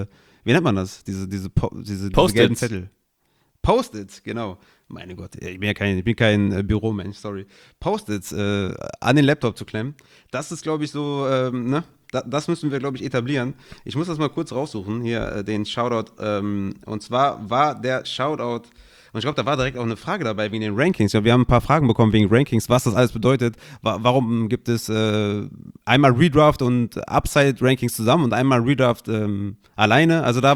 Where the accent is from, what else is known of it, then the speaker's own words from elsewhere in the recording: Düsseldorf, North Rhine-Westphalia, Germany; Also, ich bin Düsseldorfer, ich liebe Fortuna Düsseldorf